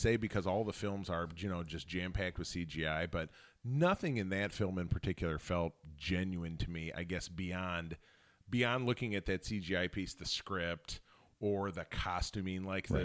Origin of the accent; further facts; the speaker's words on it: Grosse Pointe, Michigan, United States; Picked up that first issue in a Notre Dame pharmacy in the Village in Grosse Pointe, my hometown.